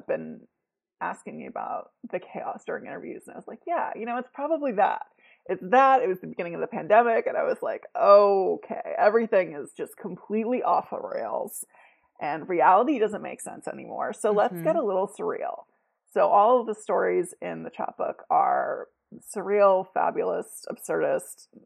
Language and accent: English; Virginia, United States; I grew up in Northern Virginia, so that is familiar territory for me.